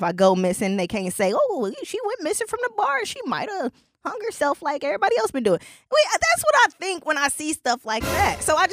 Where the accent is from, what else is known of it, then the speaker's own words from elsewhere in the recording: Milwaukee, Wisconsin, United States; Do I look like I'm from Baltimore? I'm from Milwaukee's North Side.